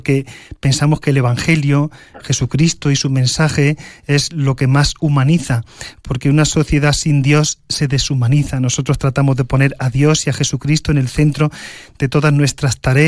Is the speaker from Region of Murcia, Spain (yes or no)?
no; Córdoba, Andalusia, Spain; Para mí es un campo conocido porque vengo de Córdoba.